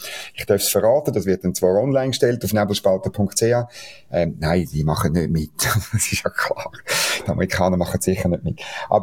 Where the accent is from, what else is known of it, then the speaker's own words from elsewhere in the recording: Switzerland; als Schweizer